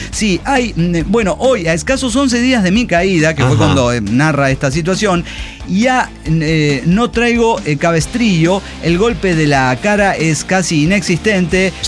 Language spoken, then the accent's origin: Spanish; Guadalajara, Jalisco, Mexico; ¡Que no soy chilango! ¡Soy tapatía!